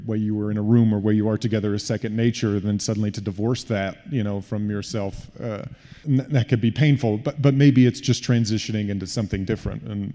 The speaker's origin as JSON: {"language": "English", "region": "Indiana", "country": "United States", "tie": "born or raised there", "said": "growing up in Indiana. Not a slight to Indiana, but just wasn't the theatrical hub of the world."}